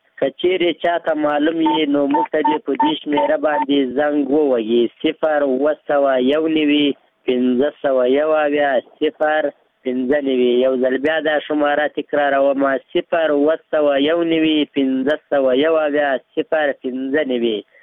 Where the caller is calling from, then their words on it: Paktika, Afghanistan; د پکتیکا دی ولایت د جانخیلو د ولسوالۍ او د خادخیلو د کلي اوسېدونکی یم.